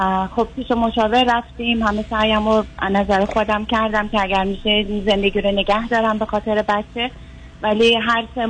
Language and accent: Persian; Iran; moved away as an adult; now in Netherlands; من موقعی که از ایران اومدم با دخترم جدا نشده بودم هنوز